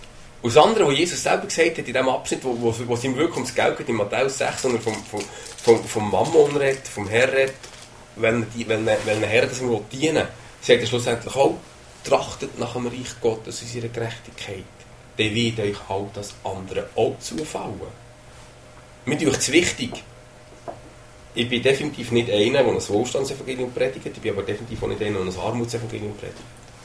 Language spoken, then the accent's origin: German; Switzerland; haben durch das als Schweizer grundsätzlich wirklich ein gutes Leben.